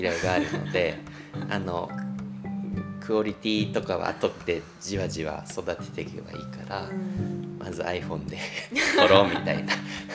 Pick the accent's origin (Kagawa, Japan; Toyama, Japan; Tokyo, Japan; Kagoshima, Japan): Tokyo, Japan; born there; 僕は東京生まれてまあ、ある種もうちょっと田舎っていうか小川に来たわけなんですけど